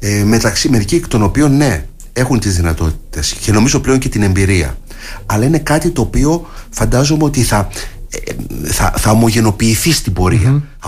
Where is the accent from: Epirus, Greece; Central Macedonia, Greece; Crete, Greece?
Crete, Greece; Heraklion; Είμαι γέννημα θρέμα της πόλης, της παλιάς πόλης, της Καστροπολιτείας και θέλω να βλέπω την πόλη μου να βελτιώνεται